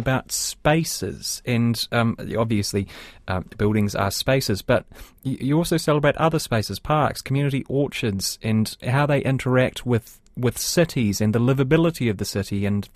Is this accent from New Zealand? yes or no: yes; Christchurch, Canterbury, New Zealand; moved away; I grew up in Christchurch, and I left in 2010. And when I think about the architecture of Christchurch that I loved, a lot of it's gone now.